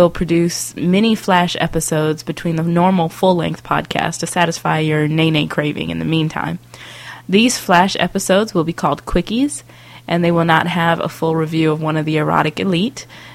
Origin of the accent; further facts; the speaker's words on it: Las Vegas, Nevada, United States; I had been enjoying my hometown of Las Vegas for a week at the beginning of June, enjoying my family